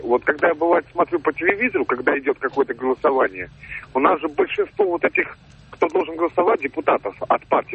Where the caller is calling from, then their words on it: Saint Petersburg, Russia; Петербург.